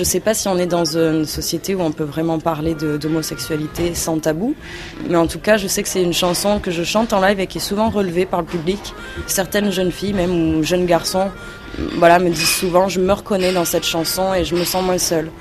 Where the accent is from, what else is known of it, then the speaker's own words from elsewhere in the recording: South, France; Moi, en rentrant chez moi dans le Sud, je suis retournée sur des plages que je fréquentais pendant mon enfance.